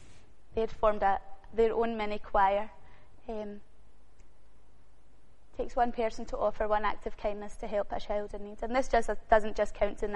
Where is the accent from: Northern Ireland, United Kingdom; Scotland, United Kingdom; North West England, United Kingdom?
Scotland, United Kingdom; Glasgow; now in Uganda; Because I am a Partick girl, born and brought up in Partick, lived in the city all my life, was definitely a city girl